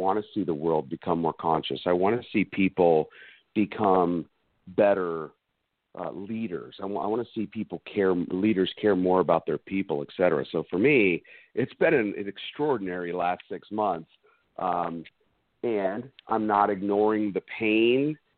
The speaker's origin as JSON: {"language": "English", "region": "Arizona", "country": "United States", "said": "That was my West Coast coming out. You could tell I'm from Arizona."}